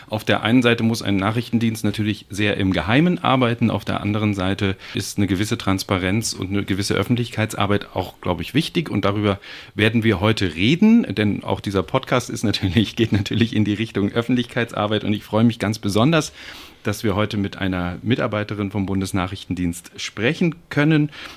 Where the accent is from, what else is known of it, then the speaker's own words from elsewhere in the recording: Berlin, Germany; aber ich komme ja auch aus Berlin und habe auch die Entstehung dieser Gebäude hier miterlebt